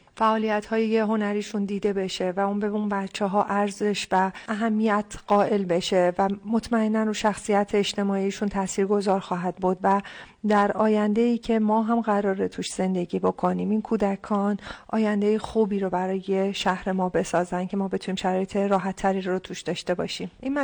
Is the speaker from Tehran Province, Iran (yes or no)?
yes; Tehran, Tehran Province, Iran; also born or lived in Bostan; now in Semnan, Iran; ما خونه و زندگیمون رو تو دشت آزادگان بستان دست دادیم و مهاجر شدیم و حال در خانه آوارگان تهران اونجا بزرگ شدم و در مقطع دبیرستان بودش که اومدیم به خاطر شغل پدرم اومدیم سمنان.